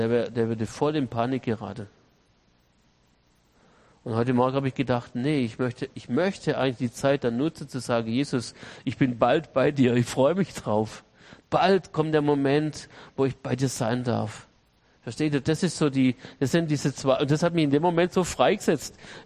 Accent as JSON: {"language": "German", "town": "Stuttgart", "region": "Baden-Württemberg", "country": "Germany", "tie": "born or raised there", "said": "ich bin im Stuttgarter Flughafen groß geworden, ich bin nicht geflogen, ich war erst Anfang 20, als ich zum ersten Mal geflogen bin"}